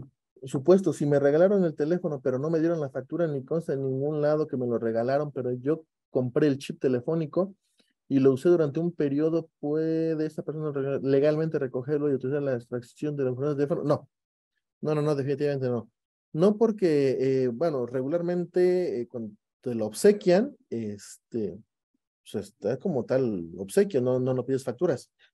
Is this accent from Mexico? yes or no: yes; Veracruz, Mexico; Soy jarocho